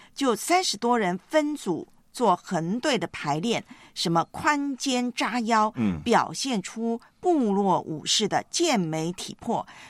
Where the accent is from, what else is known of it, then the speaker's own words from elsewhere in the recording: China; 所以呢我们中国人是喜欢跳舞的